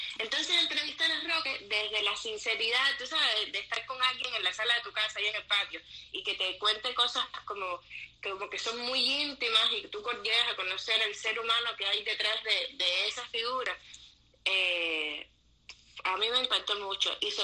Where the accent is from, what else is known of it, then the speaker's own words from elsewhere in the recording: Cuba; moved away; la mayoría de nosotros salimos de Cuba. Que no solamente salimos de Cuba, tú sabes, por lo bonito de ir a otro país, sino por la falta de libertades, la falta de democracia